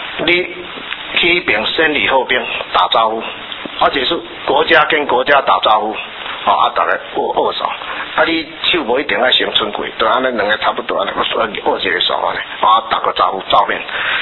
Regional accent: Taiwan; 我是台湾人，但是也是中国人啊。

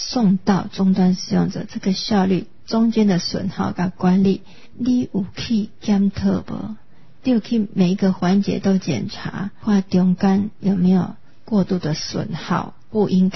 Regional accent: Taiwan; 我们台湾人民高这种素质

